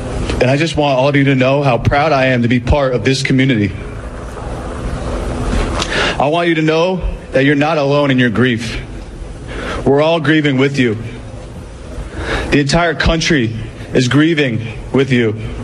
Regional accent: Parkland, Florida, United States; Look, I'm a baseball player, but I'm also an American. I'm a Floridian, and I'm a Parklander for life.

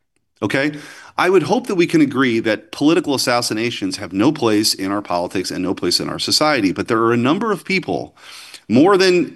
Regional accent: St. Louis, Missouri, United States; my hometown of St. Louis

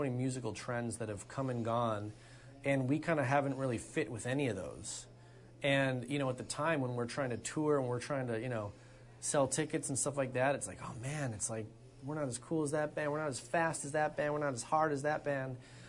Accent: Chicago, Illinois, United States; we're all from Chicago

